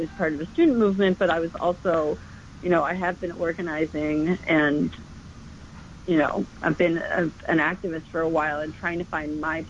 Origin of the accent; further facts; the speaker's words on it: New York, United States; So I grew up in Westchester, so just outside of the city